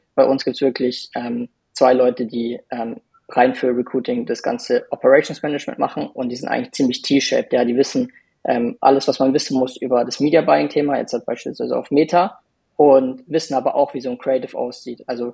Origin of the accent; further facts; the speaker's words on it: Munich, Bavaria, Germany; Aber ich bin auch aus München.